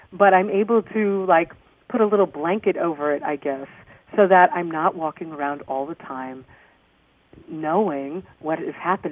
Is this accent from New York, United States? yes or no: yes; New York, United States; I am from Long Island, I'll admit that, but I am not that person.